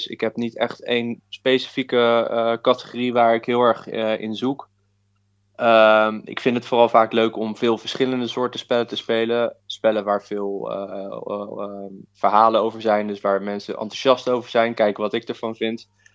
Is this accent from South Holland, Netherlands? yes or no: yes; The Hague, South Holland, Netherlands; Ik kom uit Den Haag.